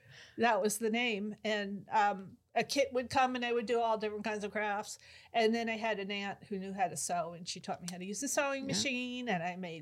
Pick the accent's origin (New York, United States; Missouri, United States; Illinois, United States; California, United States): New York, United States; Long Island; Long Island, New York.